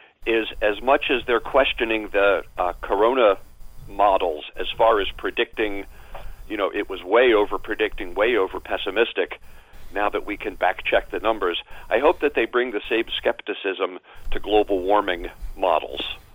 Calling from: Pennsylvania, United States; I'm calling from Pennsylvania, and thank you for taking my call.

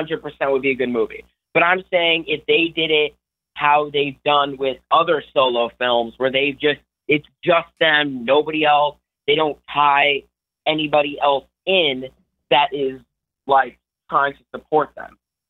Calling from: Connecticut, United States; I'm from Connecticut.

